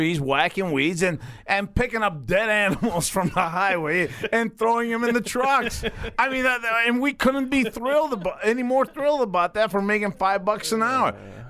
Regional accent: East Coast, United States; Well, I'm from the East Coast. So yeah, we call it Coke.

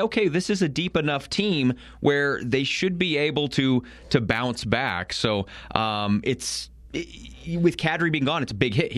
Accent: Colorado, United States; I grew up in Eastern Colorado. Prep scene's big there.

